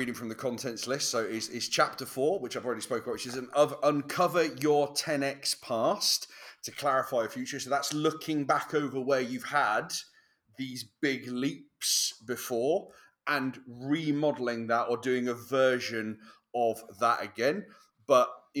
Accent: United Kingdom; I am, you know, proud of being British.

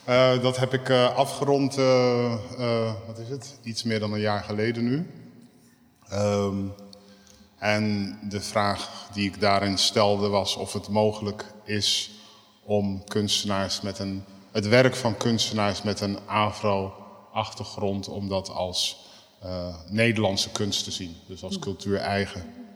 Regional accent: Rotterdam, South Holland, Netherlands; Mijn ouders komen uit Suriname. Ik kom uit Rotterdam-West. Ik woon nu op Rotterdam-Noord. Ik heb best veel gereisd, veel landen gezien en meegemaakt. En uiteindelijk wilde ik gewoon terug naar huis. Dus vandaar dat ik nu weer in Rotterdam

